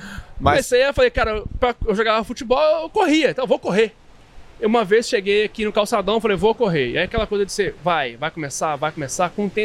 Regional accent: Cataguases, Minas Gerais, Brazil; moved away as an adult; also born or lived in Juiz de Fora; Eu sou mineiro de Cataguases. Mas eu morei muito tempo em Juiz de Fora.

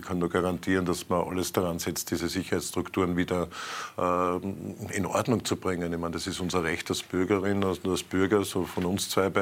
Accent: Austria; Ich bin sehr stolz als Österreicher, in einer demokratischen Republik zu leben.

